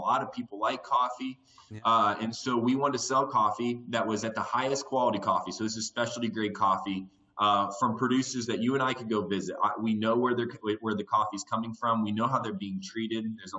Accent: Indiana, United States; now in Denver, United States; I live in Denver, Colorado currently. I'd spent the exciting parts of my life are I grew up in Indiana, and I spent about 10 years up until The Bachelor traveling back and forth to Central America.

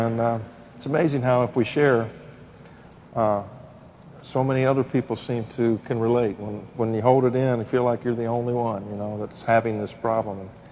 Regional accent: Ohio, United States; I'm from Ohio, by the way.

